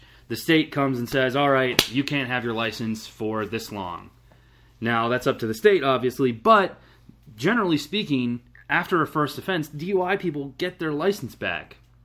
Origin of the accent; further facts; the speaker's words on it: Georgia, United States; I'm from Georgia.